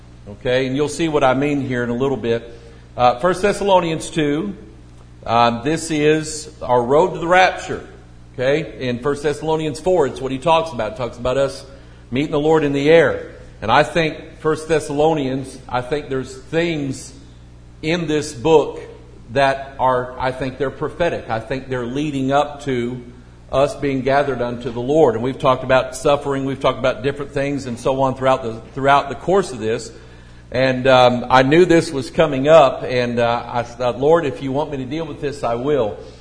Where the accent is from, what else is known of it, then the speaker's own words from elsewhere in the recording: Missouri, United States; I'm 10 Hillsdale. I'm from Missouri."